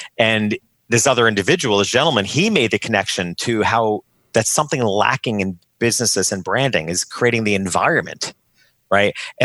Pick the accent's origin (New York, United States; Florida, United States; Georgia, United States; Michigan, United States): New York, United States; Hopewell Junction; The first few years I tried to build this type of business in my hometown of Hopewell Junction, New York, and it was never going to fly there.